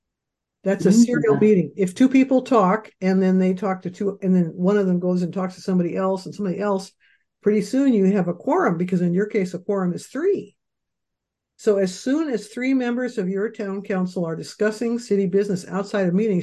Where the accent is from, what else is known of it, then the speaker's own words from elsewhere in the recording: Shoreline, Washington, United States; Happened in my hometown of Shoreline. I'm here in Shoreline, Washington.